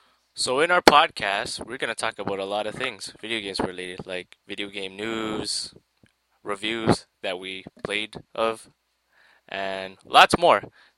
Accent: Toronto, Ontario, Canada; I'm from Toronto.

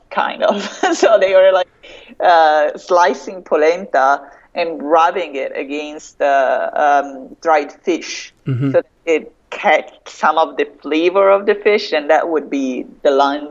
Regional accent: Bergamo, Lombardy, Italy; English is a second language; If I say I'm from Milan, which sometimes I do because not everyone knows what Bergamo is

